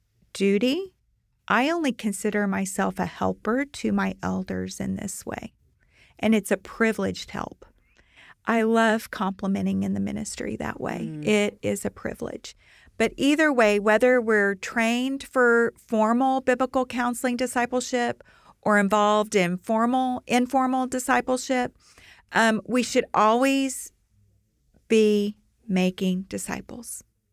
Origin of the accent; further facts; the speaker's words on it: Fort Worth, Texas, United States; ACBC will host its annual conference in my hometown of Fort Worth, Texas.